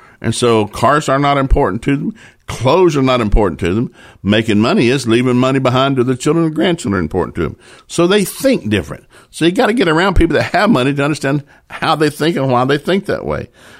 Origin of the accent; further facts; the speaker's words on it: Chattanooga, Tennessee, United States; My hometown in Chattanooga, the old shopping district downtown.